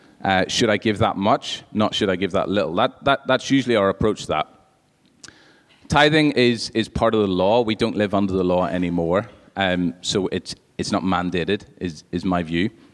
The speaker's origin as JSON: {"language": "English", "country": "United Kingdom", "said": "So I think we're more influenced in how little we talk about money and giving by being British than by being biblical. And I'm depending on what day of the week it is, I decide whether I'm British or not. But I am European."}